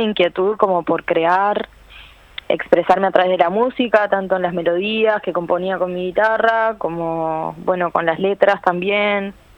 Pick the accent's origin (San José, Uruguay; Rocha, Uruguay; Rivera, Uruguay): Rocha, Uruguay; Chuy; yo soy de Chuy, soy de la frontera Uruguay-Brasil, entonces siempre escuché mucha música brasilera